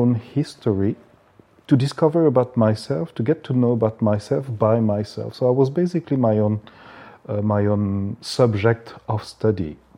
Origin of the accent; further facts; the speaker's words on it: France; English is a second language; also born or lived in Japan; initially I'm French, I come from France, and living that long time in Japan transformed me in more ways that I can tell.